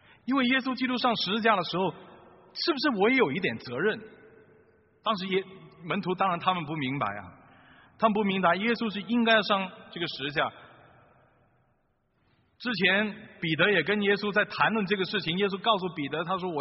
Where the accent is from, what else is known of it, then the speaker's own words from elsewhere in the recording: China; 是我们中国人也能够了解的